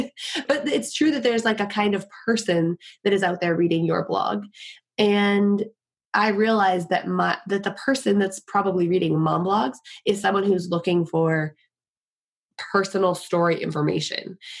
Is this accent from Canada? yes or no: yes; Canada; For the first thing, I'm Canadian. I'm up here in Canada.